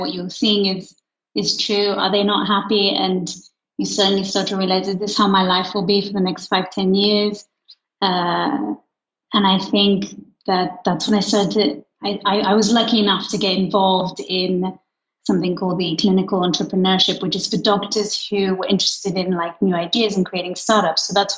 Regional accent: Luxembourg; because I grew up in Luxembourg, maybe it's better to go somewhere which is similar

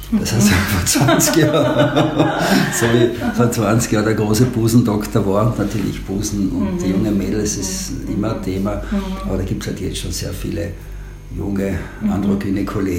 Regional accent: Carinthia, Austria; aber ich komme natürlich aus Kärnten, wir sind alle als Ferialpraktikanten aufgewachsen

